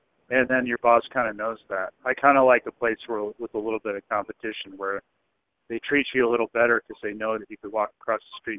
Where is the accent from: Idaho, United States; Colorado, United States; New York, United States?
Colorado, United States; Greeley; also born or lived in Livingston, United States; I grew up in Greeley, Colorado, and that's pretty windy. And then Livingston, Montana, I was there for almost about 9 years, and that's one of the windiest cities in the country.